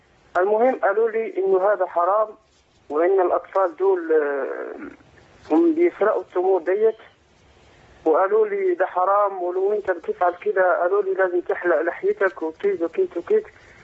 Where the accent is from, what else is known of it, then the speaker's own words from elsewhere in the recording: Algeria; من الجزائر.